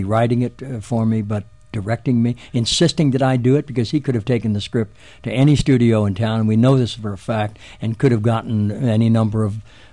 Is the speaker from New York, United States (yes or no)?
no; Dayton, Ohio, United States; We were in my hometown, Dayton, Ohio.